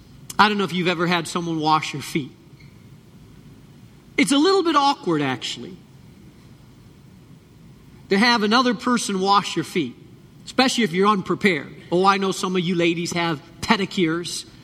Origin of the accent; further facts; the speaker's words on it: Spain; I grew up in Spain